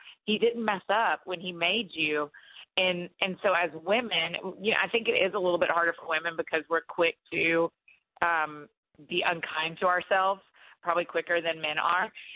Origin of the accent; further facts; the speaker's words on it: Atlanta, Georgia, United States; moved away as an adult; now in Nashville, United States; so for me, moving from my hometown in Atlanta to Nashville, Tennessee, that's only 3.5 hour drive away, was a really brave move for me and was really hard.